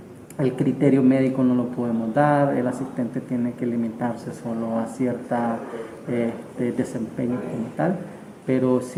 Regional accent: Nicaragua; moved away as an adult; now in Costa Rica; como muchos nicaragüenses, el exilio forzado al que nos forzó la dictadura en Nicaragua

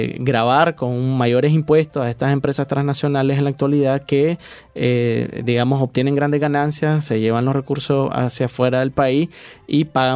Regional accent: Nicaragua; Y obviamente como nicaragüenses no queremos que eso suceda, ¿verdad?

